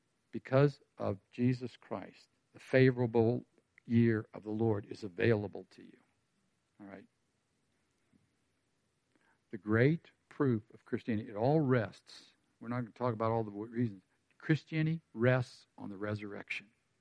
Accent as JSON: {"language": "English", "town": "Pittsburgh", "region": "Pennsylvania", "country": "United States", "said": "when the Pittsburgh Penguins won the Stanley Cup, and I'm from Pittsburgh, and nobody ever wins"}